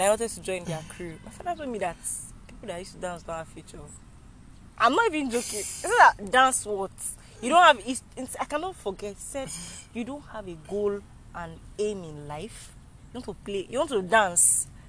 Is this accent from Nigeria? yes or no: yes; Katsina State, Nigeria; also born or lived in Kaduna / Abuja; I grew up in the north. I grew up in Katsina State. I don't know if I grew... I grew up there. I was born and brought up there. But I left... I did my secondary school in Kaduna and Abuja